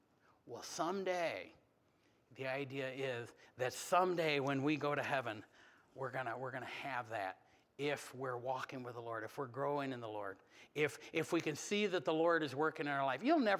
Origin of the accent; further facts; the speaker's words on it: United States; I don't have a hometown. I'm just an American, I guess.